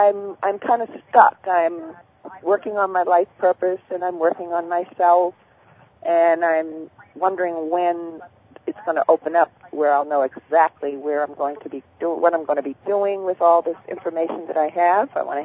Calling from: Phoenix, Arizona, United States; also born or lived in Georgia; I'm calling from Phoenix.

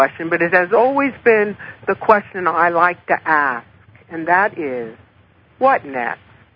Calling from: Hawaii, United States; I'm calling from the beautiful island of Hawaii, Big Island.

